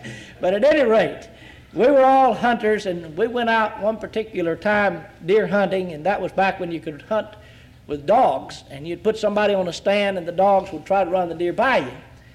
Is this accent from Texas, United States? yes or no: yes; Texas, United States; When I was growing up in East Texas, I had an uncle named